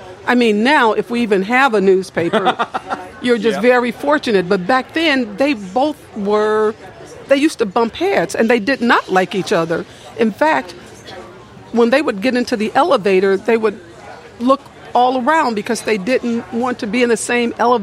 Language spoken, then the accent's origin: English; Chicago, Illinois, United States; as a kid, I grew up on the Near West Side of Chicago.